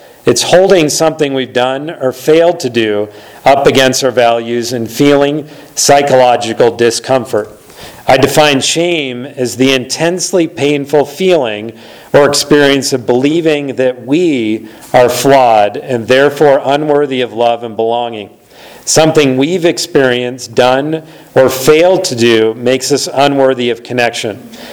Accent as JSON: {"language": "English", "region": "Indiana", "country": "United States", "tie": "born or raised there", "said": "So as a kid growing up in Indiana, we would always go to upstate New York each summer because that's where my grandparents lived."}